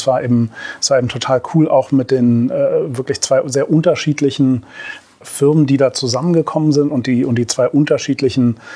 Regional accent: Berlin, Germany; born there; Ich bin zwar gebürtiger Berliner

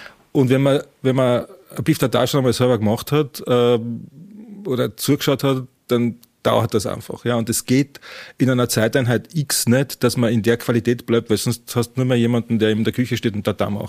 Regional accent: Burgenland, Austria; weil wir als Burgenländer wissen, was die Tiroler machen

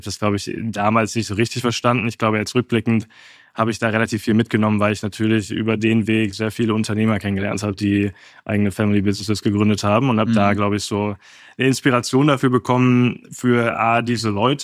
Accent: North Rhine-Westphalia, Germany; Ursprünglich aus dem Bergischen Land, der Nähe von Köln groß geworden, 45 Minuten von Köln weg

